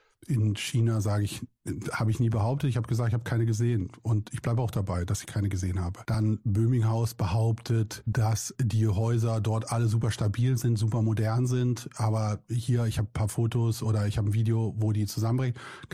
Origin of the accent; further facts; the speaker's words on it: Berlin, Germany; dachte ich wieder als Berliner so, oh, was wollen die?